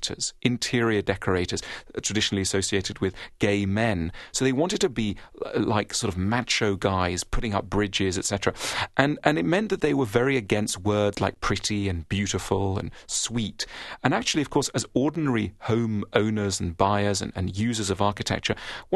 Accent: United Kingdom; I'm being British and self-deprecating.

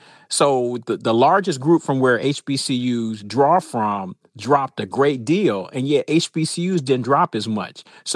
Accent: Atlanta, Georgia, United States; You know, I grew up in Atlanta, so I went to Atlanta Public Schools. We're 99% Black, so I was in all Black spaces my entire time.

